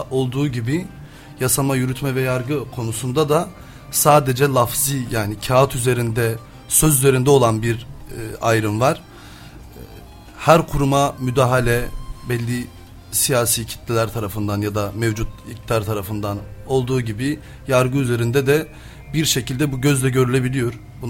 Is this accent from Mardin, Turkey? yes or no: yes; Mardin, Turkey; now in Adana, Turkey; 30 yaşındayım. Mardinliyim. Orada doğup büyüdüm. Adana'da hukuk fakültesini kazandım.